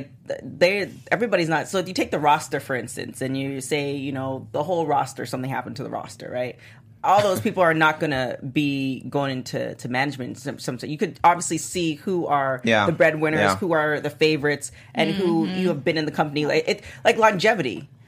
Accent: Toronto, Ontario, Canada; I grew up in Toronto.

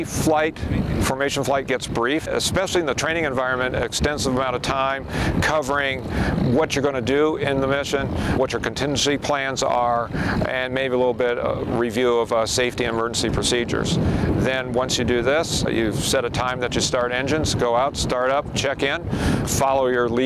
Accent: Phoenix, Arizona, United States; But I'm from Phoenix, Arizona.

